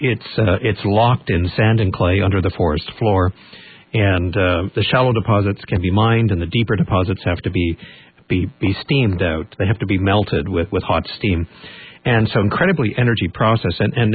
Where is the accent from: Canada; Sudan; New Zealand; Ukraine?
Canada; Alberta; Well, I mean, I'm from Alberta, so this project has taken place sort of in my backyard